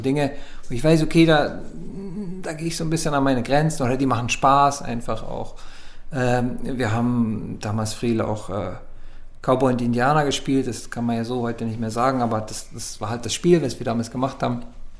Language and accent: German; Basel, Basel-Stadt, Switzerland; Dann habe ich zufällig Stuntleute kennengelernt, die in meiner Heimatstadt Basel da eben so Darstellungen gemacht haben.